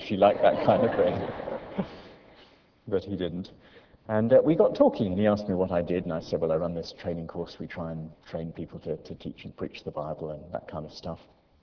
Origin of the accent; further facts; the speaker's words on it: United Kingdom; naturally, as a Brit, I thought this was a bit off.